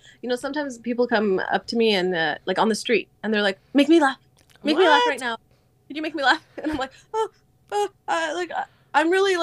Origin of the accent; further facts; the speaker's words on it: Canada; moved away; he's the American one, actually, and I grew up in Canada, and I brought him here